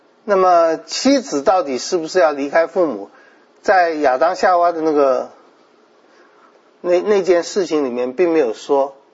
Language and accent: Chinese; China; 我实在说我们中国人很难接受的